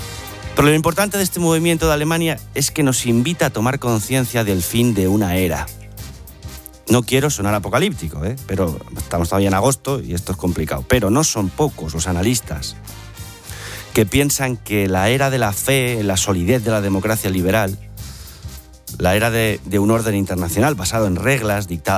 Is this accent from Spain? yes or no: yes; Spain; Y menos siendo españoles. Habitantes de esta soleada península ubicada en una esquinita del suroeste continental.